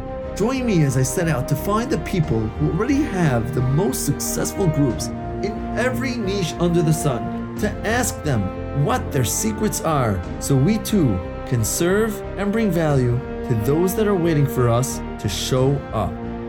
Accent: New York, United States; I knew you looked familiar because I'm also from New York.

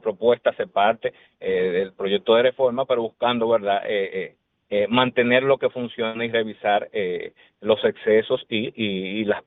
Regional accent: Dominican Republic; nosotros como República Dominicana tenemos la carga tributaria legal

